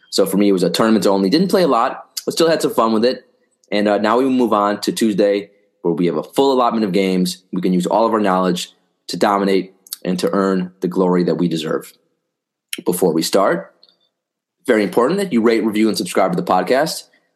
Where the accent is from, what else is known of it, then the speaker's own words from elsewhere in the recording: Wisconsin, United States; now in New York, United States; And then I'm from Wisconsin, so compared to Wisconsin, this is nothing. But still, now I've been in New York 12, 13 years